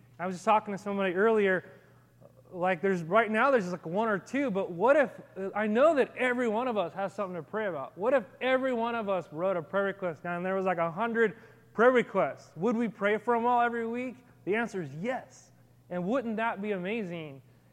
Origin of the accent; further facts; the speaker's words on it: Salinas, California, United States; when I was a kid, I grew up not only in Salinas, but I grew up on the east side of Salinas.